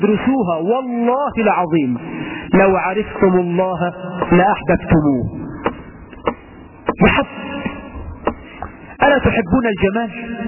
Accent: Egypt; اللهم اجعل بلدنا مصر آمنة مطمئنة رخاء سخاء وسائر بلاد المسلمين.

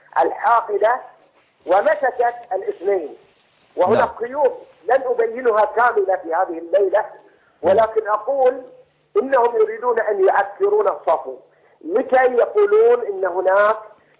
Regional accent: Qatar; حصل عندنا في قطر

